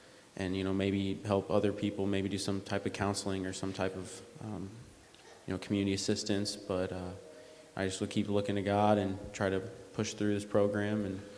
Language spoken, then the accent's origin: English; Hopedale, Illinois, United States; I'm from Hopedale, Illinois. I'm 22 years old.